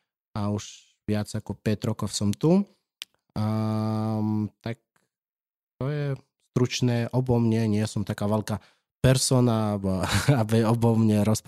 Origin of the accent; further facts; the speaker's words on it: Ukraine; moved away as an adult; also born or lived in Crimea; now in Bratislava, Slovakia; a som pôvodom z Ukrajiny a predtým ako som prišiel na Slovensko, som pôsobil na Kryme, bol rabinom tam